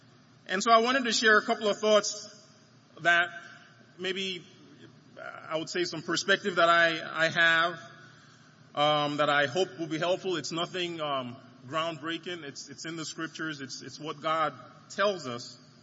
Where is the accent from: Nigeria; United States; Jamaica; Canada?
Nigeria; I grew up somewhere in Nigeria